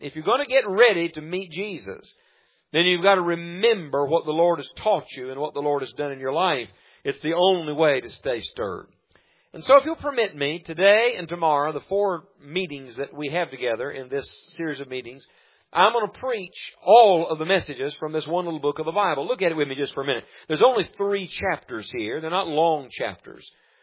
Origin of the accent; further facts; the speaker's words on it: West Virginia, United States; But my wife is from Michigan, and I am from West Virginia.